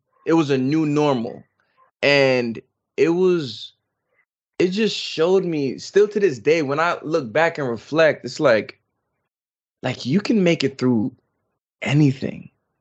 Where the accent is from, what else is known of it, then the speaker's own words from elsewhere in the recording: New York, United States; I'm very thankful that I'm from New York. I don't live there anymore, but every time I go back, I'm reminded I'm in New York